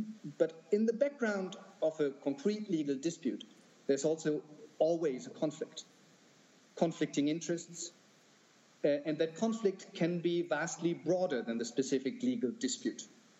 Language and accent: English; Germany; English is a second language; in my home country, in Germany